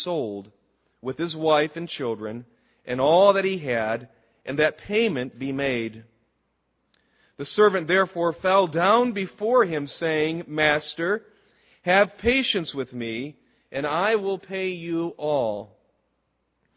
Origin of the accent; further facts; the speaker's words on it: Michigan, United States; moved away as an adult; I guess it's because I was born in the Midwest. And I left Michigan when I was 18, and since then it's only been a place I visit.